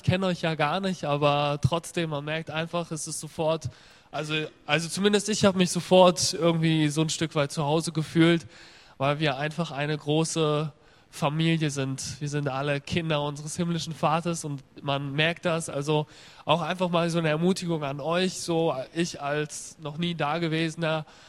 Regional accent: Aschaffenburg, Bavaria, Germany; Und ich komme ursprünglich aus Nordbayern, aus Aschaffenburg. Weiß nicht, ob das jemand kennt.

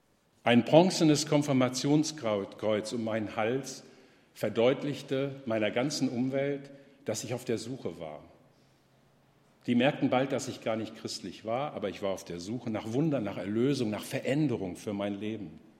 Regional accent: Katzenelnbogen, Rhineland-Palatinate, Germany; born there; Ich war in meinem Geburtsort Katzenelnbogen

